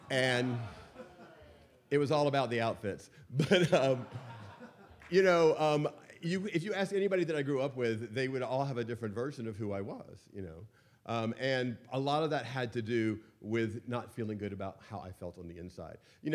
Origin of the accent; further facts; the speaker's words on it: Florida, United States; So, I am from Florida originally, and in that space, I was born into a Methodist minister father and a school teacher mother.